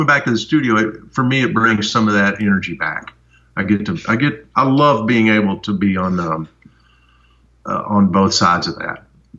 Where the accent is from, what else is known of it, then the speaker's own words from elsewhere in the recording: Townsend, Tennessee, United States; I grew up in Townsend, Tennessee, in the Smokies. Great place to grow up, right in the mountains, right at the edge of the national park.